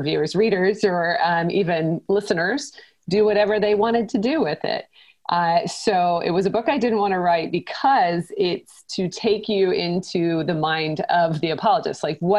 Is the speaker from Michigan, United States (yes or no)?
no; Portland, Oregon, United States; my husband and I moved back to my hometown of Portland, Oregon to do a church revitalization.